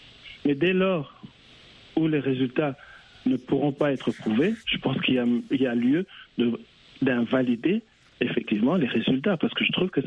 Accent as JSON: {"language": "French", "country": "DR Congo", "said": "Je suis congolais, je vis à l'étranger."}